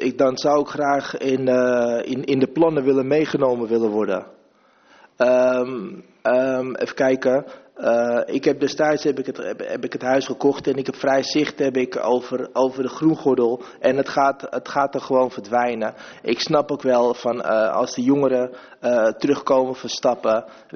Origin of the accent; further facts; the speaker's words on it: Amsterdam, North Holland, Netherlands; Ja, ik ben een Amsterdammer